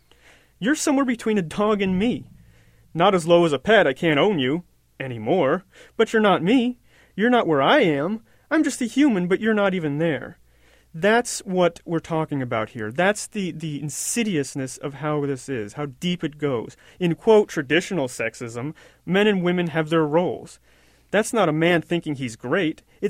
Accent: New York, United States; I grew up in New York, my family from the Bronx.

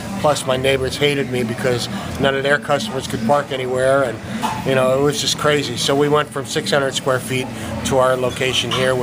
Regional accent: New Jersey, United States; Well, I was born in New Jersey, right across the river from Manhattan, and grew up with the hot dog culture there

